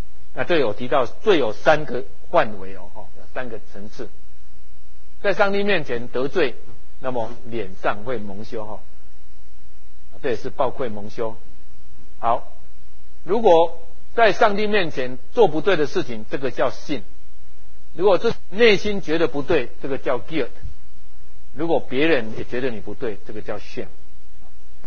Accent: Taiwan; 一般我们台湾人、东方人比较在意是现

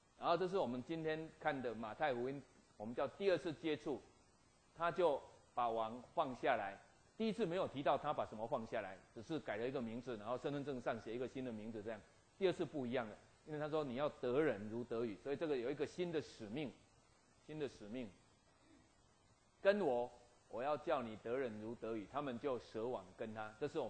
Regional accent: Taiwan; 我是台湾人，所以我跟赵瑞牧师讲话是用台湾话

